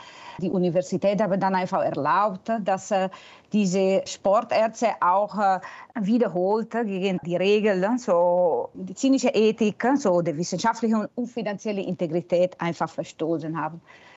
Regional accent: Italy; now in Germany; dass gewisse Sachen eigentlich in Deutschland laufen wie in meinem Heimatland Italien, also auch in der Bundesrepublik Deutschland.

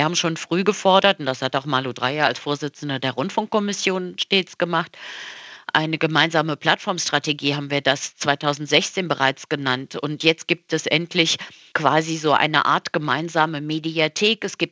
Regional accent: Rhineland-Palatinate, Germany; ich komme aus Rheinland-Pfalz. Wir haben 4 Millionen Einwohner

